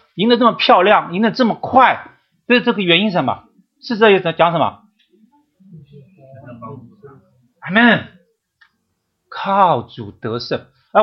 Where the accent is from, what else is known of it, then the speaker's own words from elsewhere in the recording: Hong Kong; 我从香港来的